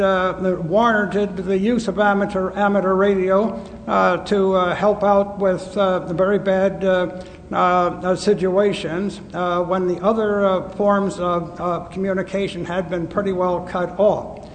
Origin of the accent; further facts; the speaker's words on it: Clarksville, United States; from Clarksville